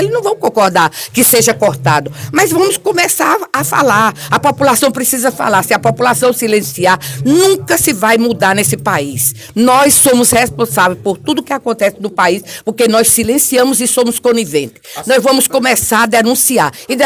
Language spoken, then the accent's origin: Portuguese; São José de Piranhas, Paraíba, Brazil; É por isso que eu quero ser candidata a prefeito em São José de Piranhas, na minha terra